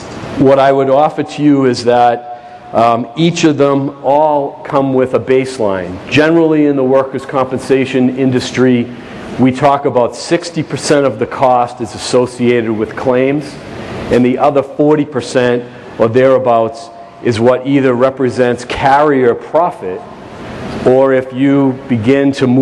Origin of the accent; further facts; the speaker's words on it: Boston, Massachusetts, United States; accent: Boston; I come from Boston, so I have a little bit of a geographic disability.